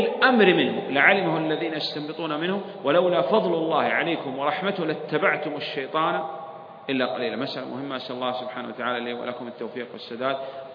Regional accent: Saudi Arabia; عندنا في المملكة العربية السعودية

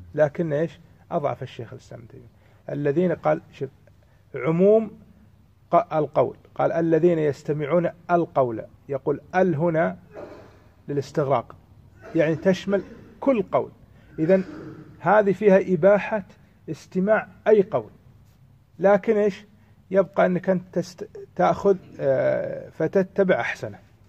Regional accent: Kuwait; اللي يسمونهم عندنا بالكويت إيش؟ الصبة.

